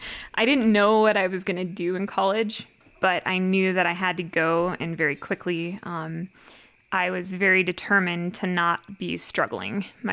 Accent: North Carolina, United States; born there; also born or lived in Quantico, Virginia / Niagara Falls / Ohio / Yuma, Arizona; I was born in North Carolina and lived in Quantico, Virginia, and Niagara Falls, and in Ohio, and spent a very short year in Yuma, Arizona.

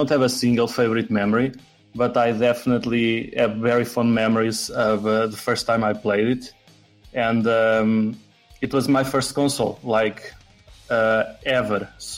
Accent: Portugal; from Portugal

